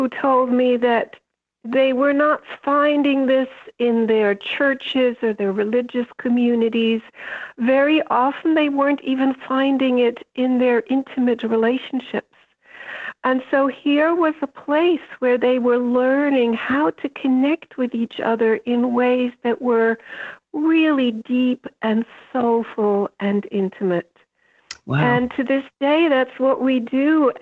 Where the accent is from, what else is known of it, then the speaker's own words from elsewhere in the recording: Germany; also born or lived in Austria; I grew up in Germany and Austria after the war.